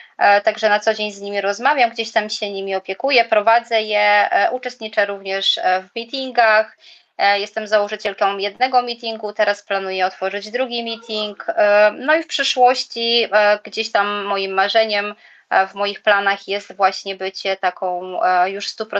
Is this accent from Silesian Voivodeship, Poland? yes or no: yes; Gliwice, Silesian Voivodeship, Poland; jestem osobą uzależnioną, pochodzę ze Śląska, z miejscowości Gliwice. Obecnie jestem na etapie przeprowadzki do Holandii, także te Gliwice są tylko tymczasowe.